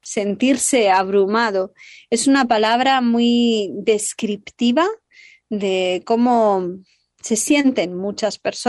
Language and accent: Spanish; Castile and León, Spain; Matamala a Matapeor, que son dos pueblos en la provincia de Segovia, que decimos, de donde yo vengo